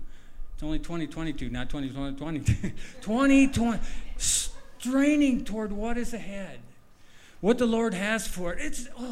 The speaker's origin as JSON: {"language": "English", "region": "Iowa", "country": "United States", "tie": "born or raised there", "said": "I haven't spent a lot of time with sheep, but I grew up in Iowa. I was certainly around sheep."}